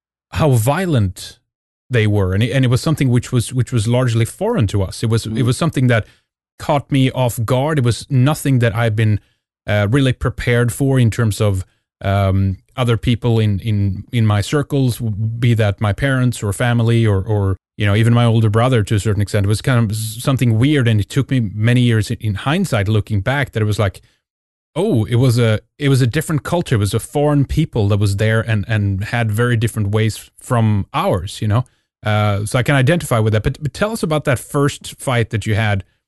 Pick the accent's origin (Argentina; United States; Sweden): Sweden; growing up in Sweden, we were living in an area that was very white.